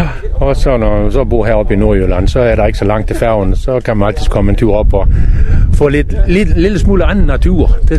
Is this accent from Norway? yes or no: yes; Norway; now in Denmark; Nå, men jeg er importeret fra Norge for mange, mange år siden.